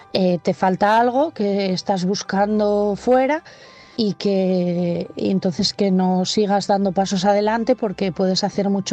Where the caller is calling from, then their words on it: Asturias, Spain; de Asturias